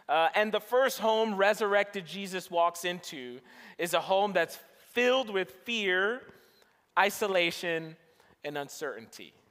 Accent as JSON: {"language": "English", "region": "New Jersey", "country": "United States", "said": "If you didn't know, I'm from Jersey, so I'm rooting for New York teams."}